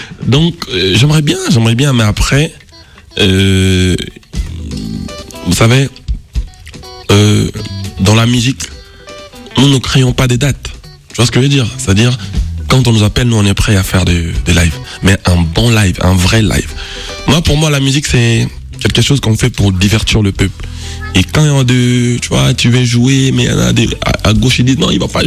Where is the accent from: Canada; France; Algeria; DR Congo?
DR Congo; moi je suis congolais, la musique congolaise c'est la rumba, c'est le seben.